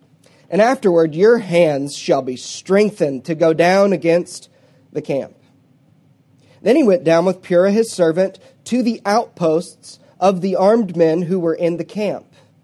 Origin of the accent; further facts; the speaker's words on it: Oklahoma, United States; It's probably Jerubbaal, but we're from Oklahoma, so we're going to go Jerubbaal.